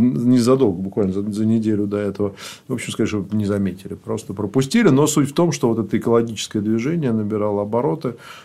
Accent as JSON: {"language": "Russian", "region": "Moscow", "country": "Russia", "tie": "born or raised there", "said": "Это же мой район фактически. Я в Крылатском. Ну, в Кунцево я вырос, а жил в Крылатском много раз."}